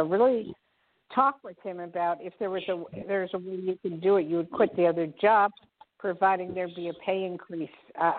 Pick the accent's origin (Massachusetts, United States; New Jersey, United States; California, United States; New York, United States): New Jersey, United States; I grew up in Jersey, Jersey girl.